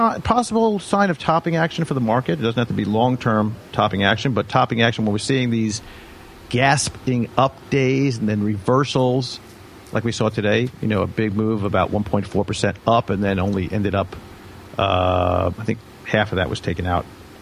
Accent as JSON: {"language": "English", "region": "New York", "country": "United States", "tie": "born or raised there", "said": "I was saying that I grew up on Long Island."}